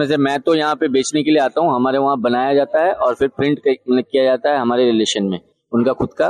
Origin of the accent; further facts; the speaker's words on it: Bhagalpur, Bihar, India; जी, Bhagalpur Bihar.